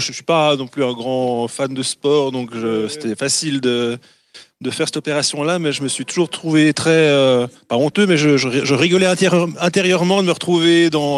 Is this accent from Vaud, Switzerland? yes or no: yes; Lausanne, Vaud, Switzerland; et finalement je viens de Lausanne.